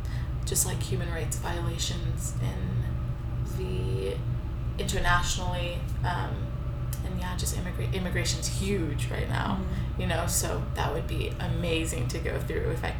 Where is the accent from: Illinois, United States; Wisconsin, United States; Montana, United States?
Illinois, United States; Chicago; moved away as an adult; now in Tucson, United States; since I moved here, so I'm from Chicago, moved here to Tucson in 2016, and there's quite literally no Assyrian population here.